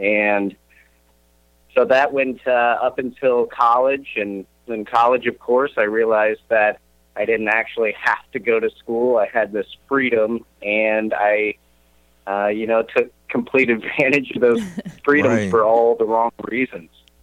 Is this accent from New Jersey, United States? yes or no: no; Columbus, Ohio, United States; So yeah, I grew up in Columbus, Ohio. I went to pretty good school systems.